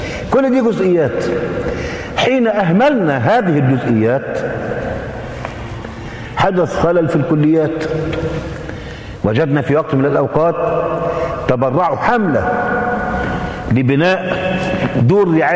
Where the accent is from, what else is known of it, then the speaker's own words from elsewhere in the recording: Egypt; المخيط الإبرة الكبيرة بيسموها عندنا في مصر النيبر